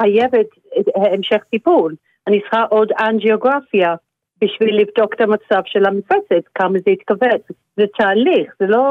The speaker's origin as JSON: {"language": "Hebrew", "region": "England", "country": "United Kingdom", "moved": "yes", "lives_now": "Israel", "said": "בכל השנים שלי פה בארץ, אני מאנגליה במקור"}